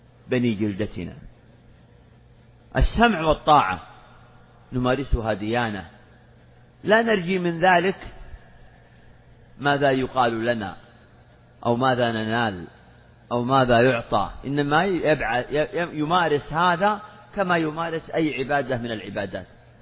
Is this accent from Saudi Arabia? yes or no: yes; Saudi Arabia; هذه بلادنا المملكة العربية السعودية،